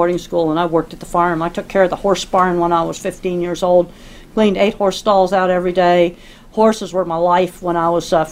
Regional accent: Dedham, Massachusetts, United States; I grew up in Dedham, Massachusetts, outside Boston.

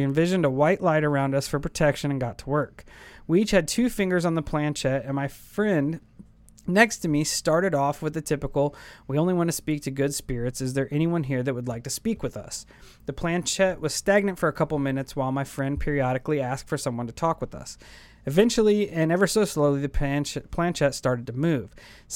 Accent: Blue Springs, Missouri, United States; also born or lived in Independence; Okay, when I was in 7th grade, my family and I moved from Independence to Blue Springs, Missouri.

